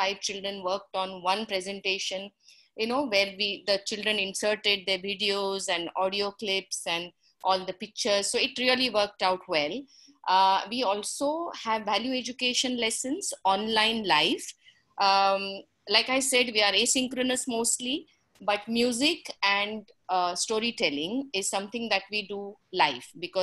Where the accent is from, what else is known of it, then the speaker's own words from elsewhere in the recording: Mumbai, Maharashtra, India; English is a second language; I'm from Mumbai, India.